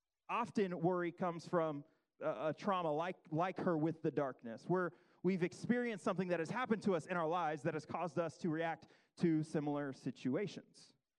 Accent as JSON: {"language": "English", "town": "Dallas", "region": "Texas", "country": "United States", "tie": "born or raised there", "said": "I'm from Dallas. That's where I was born and raised, and so I have to like the Cowboys, and if you're Texan and you don't, that's disappointing."}